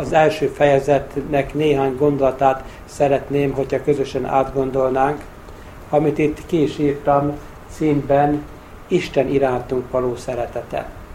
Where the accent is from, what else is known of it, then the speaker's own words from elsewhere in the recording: Pécs, Baranya, Hungary; és Pécsről jöttem.